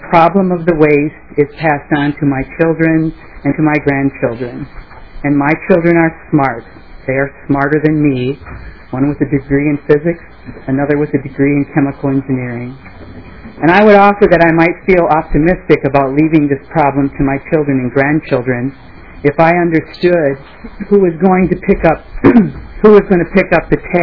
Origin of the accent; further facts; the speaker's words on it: Minnesota, United States; born there; I was born in Minnesota 50 years ago this week, 5 decades.